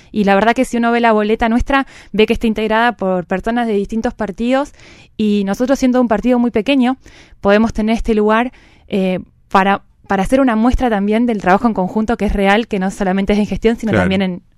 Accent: Río Grande, Tierra del Fuego, Argentina; born there; como joven que nací en Río Grande, también para mí es un orgullo

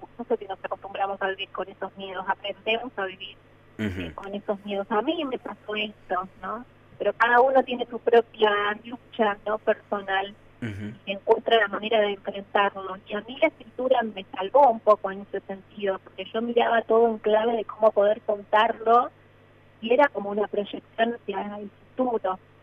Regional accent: Santa Fe, Argentina; Justo, que es Santa Fe, que es mi ciudad natal, donde vive mi mamá

